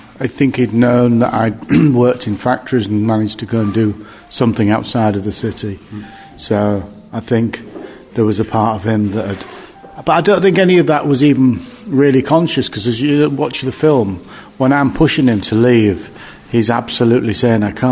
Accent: Hull, Yorkshire and the Humber, United Kingdom; Well, it's a film up in my hometown, Hull, that follows Steve Arnott, a factory worker, in the year of the City of Culture

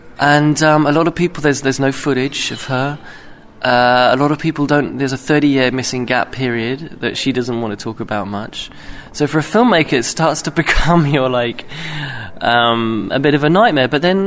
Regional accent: United Kingdom; being British, we live in a very formulaic, television-led style

